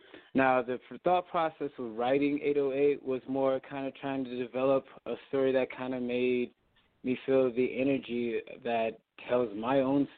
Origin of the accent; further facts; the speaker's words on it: Waukegan, Illinois, United States; now in Denver, United States; I'm actually I've been in Colorado for the past 7 years. I'm currently out here in Denver, Colorado, just right in the heart of downtown. But like I came here from the Midwest, originally from Illinois, just like Waukegan area, 45 minutes outside of Chicago.